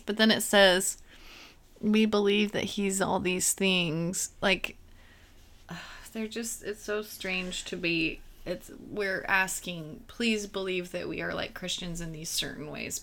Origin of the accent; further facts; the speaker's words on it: Southern United States, United States; So, we grew up in the Bible Belt, and I had good friends who would give me cross jewelry.